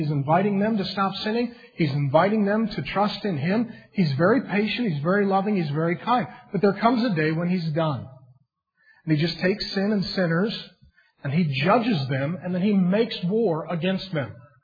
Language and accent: English; SeaTac, Washington, United States; Now, I grew up down in SeaTac behind a strip club. In my neighborhood, you had to be fairly tough just to survive.